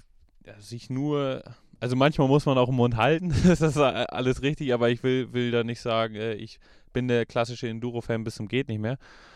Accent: Malente, Schleswig-Holstein, Germany; now in Tensfeld, Germany; Da sind wir gleich nach Malente gefahren, mein Heimatverein, also da, wo ich groß geworden bin. Ich wohne zwar in Tensfeld und das ist auch jetzt mein Heimatverein

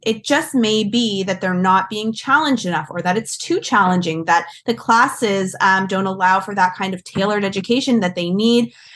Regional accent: Ontario, Canada; so I'm from Ontario.

